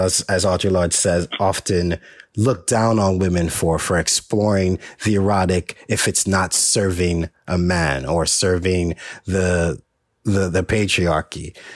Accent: Dominica; because I grew up in the Caribbean in Dominica on a small farm on a house my father built with his own hands

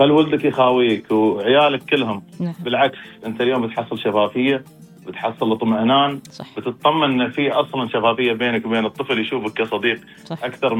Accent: United Arab Emirates; عندنا مذهب يأكد هالموضوع عندنا في الإمارات

